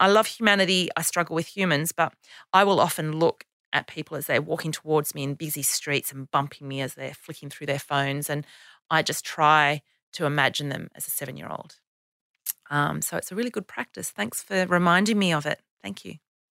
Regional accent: Canberra, Australian Capital Territory, Australia; Canberra, which is my hometown

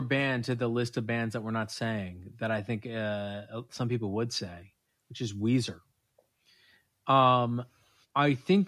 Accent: New York, United States; as a kid growing up in New York, I didn't know they existed.

